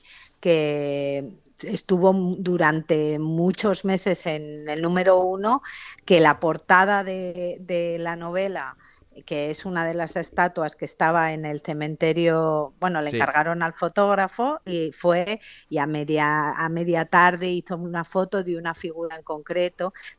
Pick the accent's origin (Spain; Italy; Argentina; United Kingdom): Spain; Pamplona, Navarre; Ya sabéis que soy de Pamplona